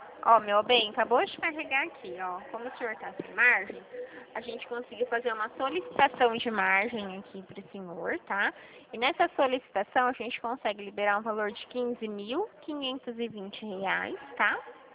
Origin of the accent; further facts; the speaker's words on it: Dracena, São Paulo, Brazil; Eu sou daqui de Dracena, pertinho.